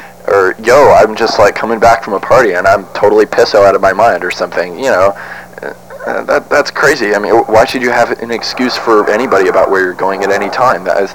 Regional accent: Soquel, California, United States; I grew up in Soquel, and I used to spend time in Capitola

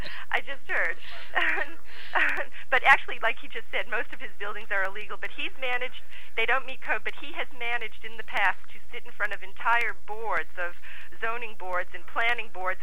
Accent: Florida, United States; moved away; we came from Florida, and in Florida, I actually had a store.

